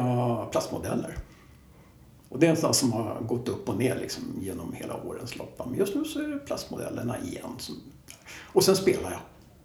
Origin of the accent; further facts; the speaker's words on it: Rågsved, Stockholm County, Sweden; Jag är uppväxt i Rågsved. Flyttade in när det var nytt. 70-talet, 60-talet, 70-talet.